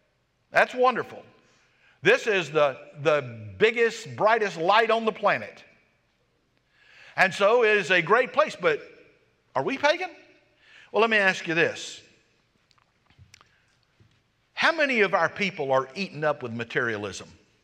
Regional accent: United States; We live in America. I'm American. I am too. I love this country.

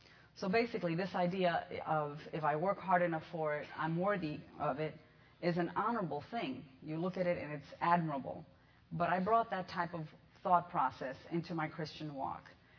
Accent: Jacksonville, Florida, United States; We came from Jacksonville, Florida, and the Lord literally drug us out here.

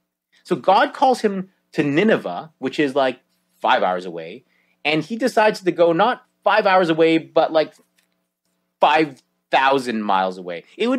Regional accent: Ontario, Canada; I grew up in Ontario. I was born in Ontario.

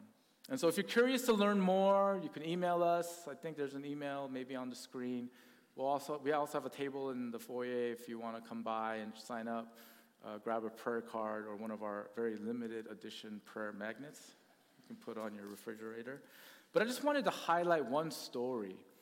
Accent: California, United States; when I was growing up in California, I thought Taiwan was a predominantly Christian nation, because all my Taiwanese friends happen to be Christians.

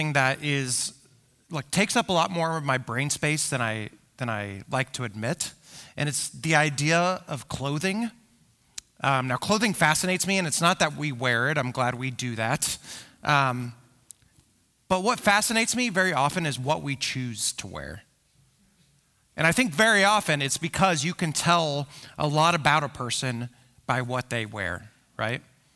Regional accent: Illinois, United States; I am from Central Illinois, so this is about 3 hours south of here, right? It is a farm town of 700 people. My graduating class was 37 kids.

